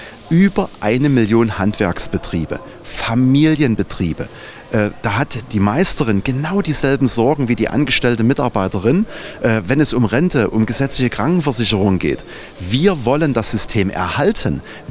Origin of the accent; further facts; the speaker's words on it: East Germany, Germany; Ich bin mal in der Deutschen Demokratischen Republik groß geworden.